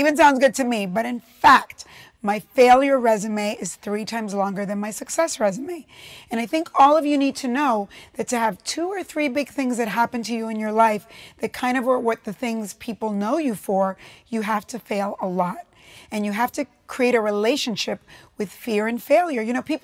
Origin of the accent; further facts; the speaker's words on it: Cuba; now in United States; I'm an immigrant from Cuba, and I was the first Latina to become president of a television network, Telemundo.